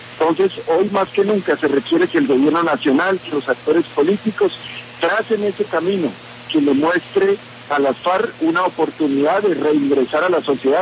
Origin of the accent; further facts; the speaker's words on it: Colombia; este traspiés vamos a superarlo como colombianos y vamos a salir adelante.